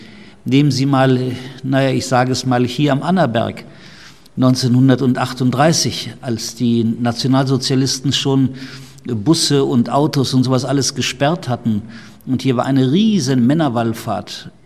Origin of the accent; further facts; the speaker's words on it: Lutomirz, Poland; born there; Meine Mutter kommt aus Ratibor, aus der Liebfrauengemeinde, wo auch meine Eltern getraut worden sind. Ich bin in Quickendorf geboren, das heißt heute Lutomirz.